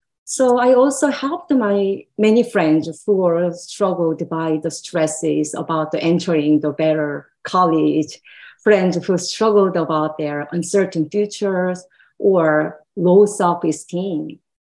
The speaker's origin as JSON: {"language": "English", "country": "South Korea", "tie": "born or raised there", "said": "So probably I'd like to start by providing the context of my home country. Mm-hmm. I was born, raised, and educated in South Korea, as you know."}